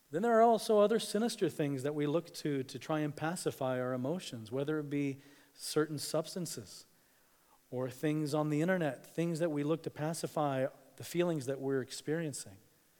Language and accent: English; Tanzania; also born or lived in Kenya; now in United States; I grew up in Tanzania and Kenya and East Africa. It's a very visual culture.